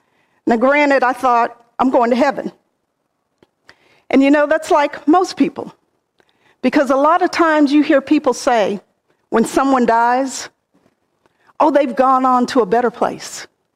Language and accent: English; Kansas, United States; a little girl, growing up in Kansas, I attended Sunday school. And it was because our daddy